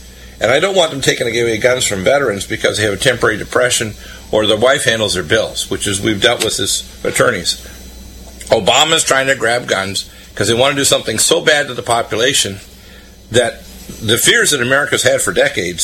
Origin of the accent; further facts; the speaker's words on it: Canada; also born or lived in Detroit, United States; I was born in Detroit, but the first half of my life I lived in Canada.